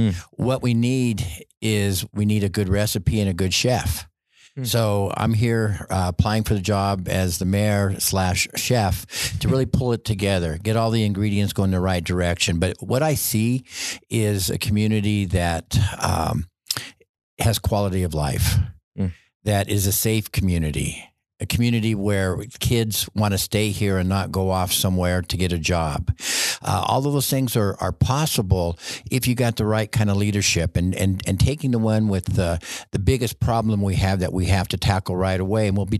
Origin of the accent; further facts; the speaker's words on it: Pueblo, Colorado, United States; I was born and raised here in Pueblo. So Pueblo is part of who I am.